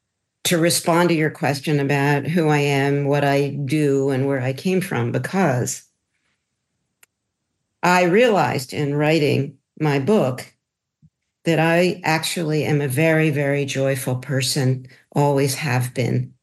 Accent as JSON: {"language": "English", "town": "Philadelphia", "region": "Pennsylvania", "country": "United States", "tie": "born or raised there", "said": "And so who I am is a product of the 1950s, and I grew up in Philadelphia in a very loving home with two Jewish but pretty assimilated parents"}